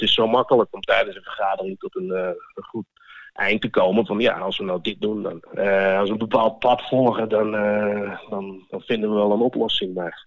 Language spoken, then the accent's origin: Dutch; Netherlands; Het zijn mensen zoals ik als Nederlander in de lodge kom, maar zo heb je het ook uit het Midden-Oosten vandaan en het Verre Oosten.